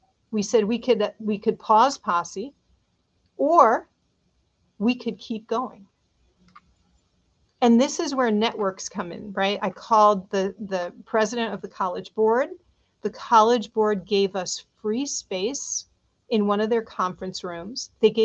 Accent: New York City, New York, United States; I'm from the Upper West Side, going to get a taxi to go all the way downtown

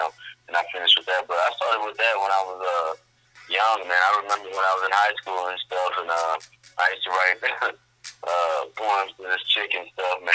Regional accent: Houston, Texas, United States; I'm from here, man. I'm from Houston, Texas, man. I grew up in an area called the West End

